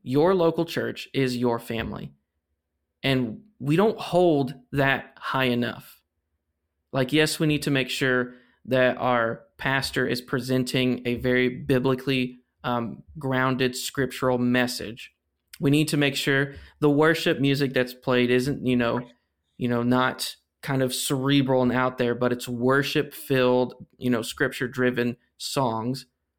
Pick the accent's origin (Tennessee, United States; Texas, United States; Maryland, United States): Texas, United States; Atlanta; See, he and his family moved to my hometown of beautiful Atlanta, Texas, when I was in second grade.